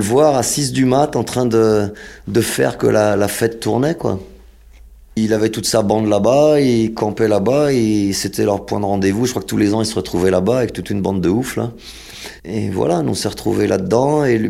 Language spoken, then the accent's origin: French; France; born there; Nous, on est nés en France, dans le pays du tout nucléaire.